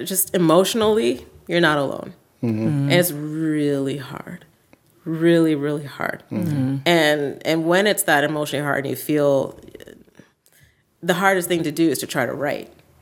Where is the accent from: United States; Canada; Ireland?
Canada; my whole fear about going into that was, you know, I'm Canadian.